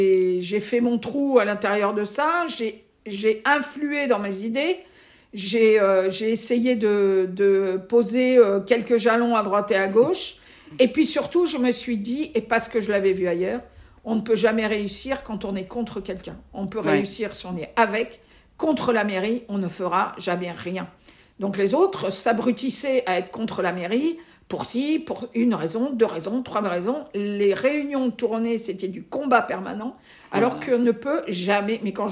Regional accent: Toulouse, Occitanie, France; moi je suis originaire de Toulouse, donc j'ai une maison près de Carcassonne.

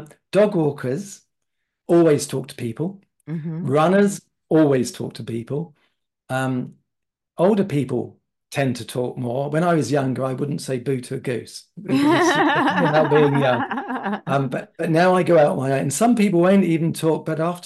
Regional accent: England, United Kingdom; I come from England, UK.

